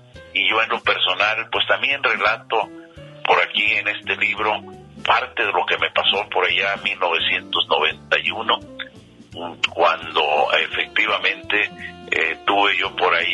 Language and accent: Spanish; Puerto Vallarta, Jalisco, Mexico; tuve el gran honor de haber nacido aquí en Puerto Vallarta, de amar a mi tierra